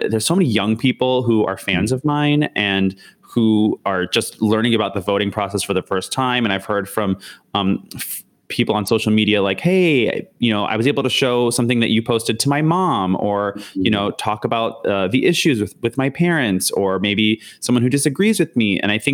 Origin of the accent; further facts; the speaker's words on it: Canada; now in United States; It kind of points me out to how much maybe, I guess, privilege I had before when I didn't really think about being Canadian.